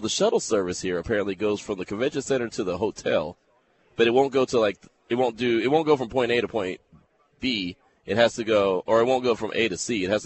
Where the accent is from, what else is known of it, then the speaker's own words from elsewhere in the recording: Miami, Florida, United States; I was excited to be here in Miami for the Super Bowl. This is my hometown, and they're making me look bad.